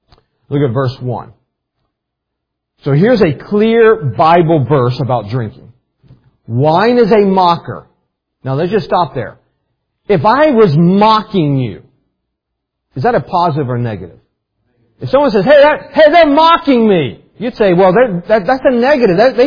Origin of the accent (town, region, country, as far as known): West Virginia, United States; born or raised there